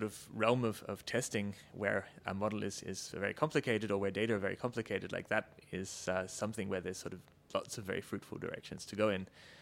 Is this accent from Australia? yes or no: yes; Australia; also born or lived in Cambridge; I'm actually, my accent notwithstanding, Australian originally. So I did my undergrad in physics and in engineering at the Australian National University in Canberra.